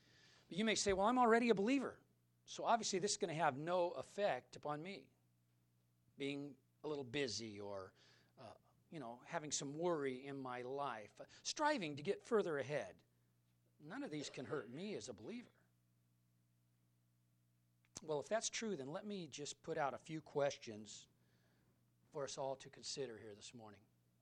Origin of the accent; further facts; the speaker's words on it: Modesto, California, United States; because I'm from South Modesto.